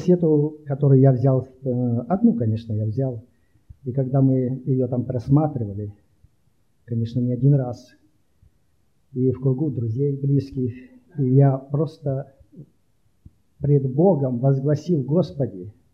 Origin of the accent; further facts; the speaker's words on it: Gukovo, Rostov Oblast, Russia; я из России, с Ростовской области, с города Гуково.